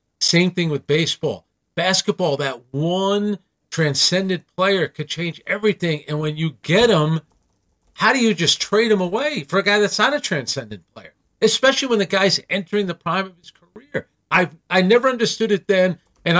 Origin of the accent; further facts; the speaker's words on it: New York, United States; So I grew up in New York. I love Dr. J as a kid. I love Will Frazier. I rooted for the Knicks, you know.